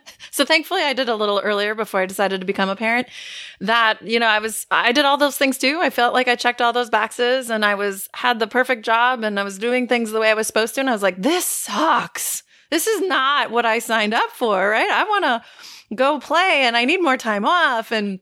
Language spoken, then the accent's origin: English; Wisconsin, United States; So I'm home for a week. We are from Northeast Wisconsin and decided we're making our way up to Alaska.